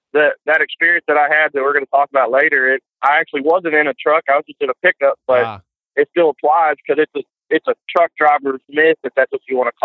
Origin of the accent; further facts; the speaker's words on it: Texas, United States; Well, I grew up out in West Texas on a farm and ranch